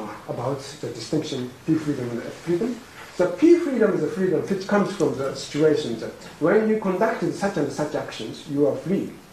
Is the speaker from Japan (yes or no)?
yes; Japan; first language Japanese; English is a second language; So, to be honest, in Japanese language, my native tongue, there is no sharp distinction between indicative conditional and counterfactual or subjunctive conditionals.